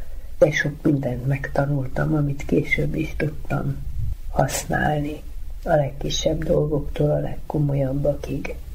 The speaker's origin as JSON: {"language": "Hungarian", "country": "Hungary", "said": "Köszönöm azt, hogy magyarnak születtem, és köszönöm a családomat, hogy pont ide kellett megérkeznem, a gyermekkort, ahol megkaptuk azt a nevelést"}